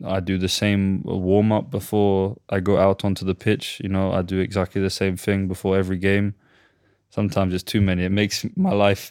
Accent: Portugal; moved away; I would say I'm English, but I'm from Portugal. Portugal is the country that made me who I am today, you know. My whole life was in Portuguese for many years, and my mum was worried I was going to forget how to speak English at one point.

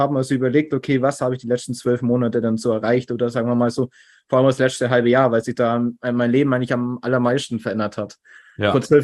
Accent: Burken, Baden-Württemberg, Germany; born there; now in Landsberg am Lech, Germany

